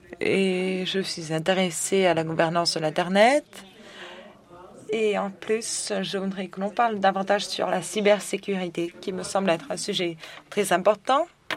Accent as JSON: {"language": "French", "country": "Nigeria", "said": "Je viens du Nigeria."}